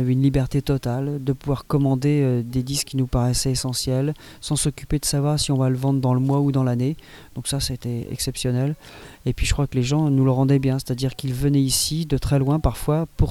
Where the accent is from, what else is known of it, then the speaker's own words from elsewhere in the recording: Rennes, Brittany, France; déjà je suis de Rennes, donc c'était plus facile